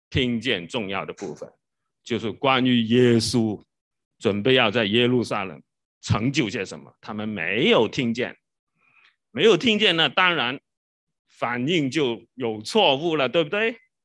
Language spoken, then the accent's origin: Chinese; China; 我们中国人的文化是吃的文化哈，我们的中餐馆到处都是人家很多 很喜欢吃我们的东西。